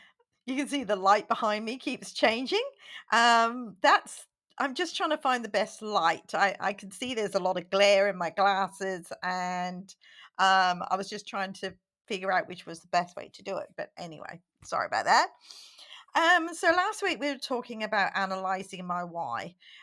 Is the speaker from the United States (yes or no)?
no; England, United Kingdom; So when I was a child, growing up in England